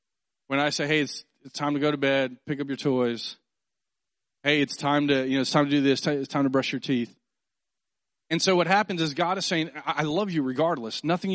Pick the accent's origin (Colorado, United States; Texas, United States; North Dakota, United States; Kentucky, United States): Texas, United States; Houston; Growing up, I didn't grow up too far away from here. I grew up in the Scarsdale, Sagemont area.